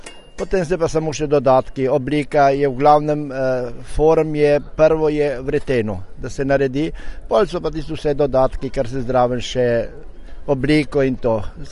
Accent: Ribnica, Southeast Slovenia, Slovenia; prihajam iz Ribnice

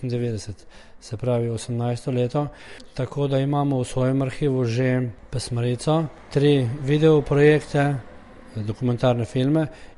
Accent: Škocjan, Lower Carniola, Slovenia; z vasi prihajamo iz Škocja na Dolenjskem

